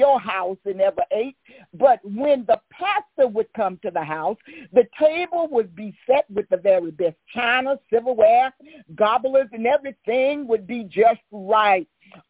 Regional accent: Monticello, Mississippi, United States; I'm from Monticello, Mississippi, a little old country town there in the state of Mississippi.

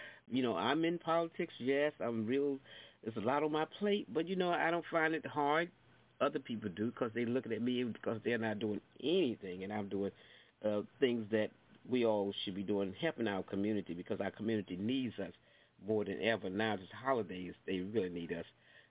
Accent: the South, United States; now in New York, United States; I was born and raised in the South, so we all had to go to church.

